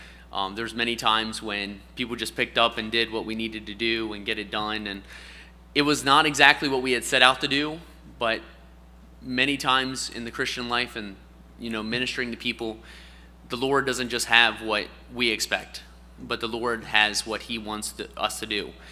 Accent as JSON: {"language": "English", "country": "United States", "said": "to me as an American, I'm like, we're going to get yelled at."}